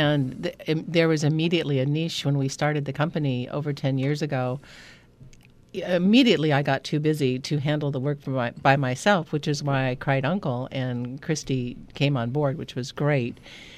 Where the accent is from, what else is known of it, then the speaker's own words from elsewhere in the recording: Pacific Northwest, United States; moved away as an adult; now in California, United States; I was raised in the Northwest, and in my hippie days, went out to see America. I got as far as California, and I said, why would I go farther?